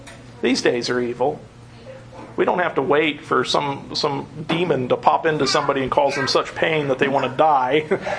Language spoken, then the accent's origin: English; Kentucky, United States; I come from Kentucky. Don't take offense. I love Kentuckians, and I am a bit of a Kentuckian.